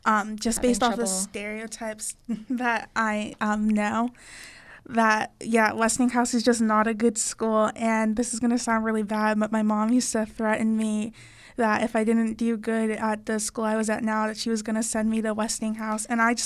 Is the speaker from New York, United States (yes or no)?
no; Pittsburgh, Pennsylvania, United States; It's just kind of sad growing up in Pittsburgh and then seeing places that you used to know